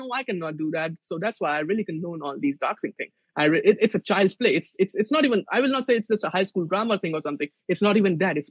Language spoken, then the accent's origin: English; India; these people don't know I come from India.